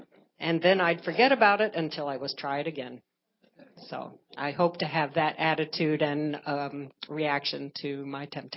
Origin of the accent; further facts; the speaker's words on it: Colorado, United States; from Colorado.